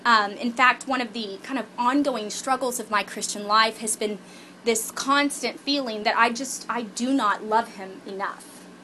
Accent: Texas, United States; because I was raised in Texas during the time I somehow grew up knowing this prayer.

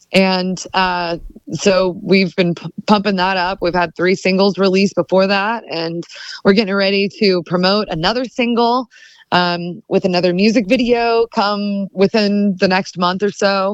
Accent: Springfield, Missouri, United States; I grew up in Springfield, Missouri, born and raised. I still live here.

